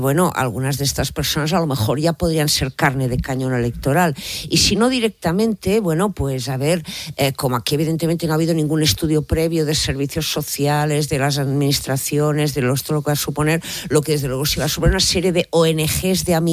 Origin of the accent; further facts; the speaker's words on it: Catalonia, Spain; yo como catalana